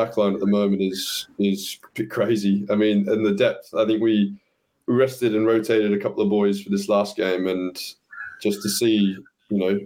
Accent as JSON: {"language": "English", "country": "Australia", "said": "I wish him all the best being another Aussie"}